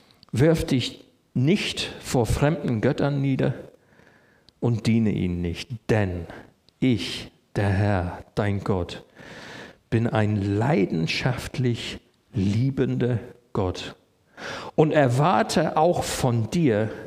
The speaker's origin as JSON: {"language": "German", "region": "England", "country": "United Kingdom", "second_language": "German", "lives_now": "Germany", "said": "Also als Engländer ist das Beispiel schlechthin, ihr kennt unsere Parks und unsere Rasen."}